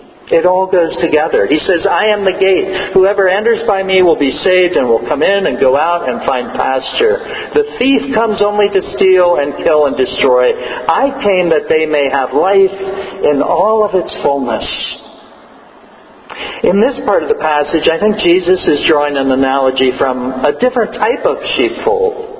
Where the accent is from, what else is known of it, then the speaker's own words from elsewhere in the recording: San Diego, California, United States; Palestine, Israel, is very much like where I grew up in San Diego and Southern California.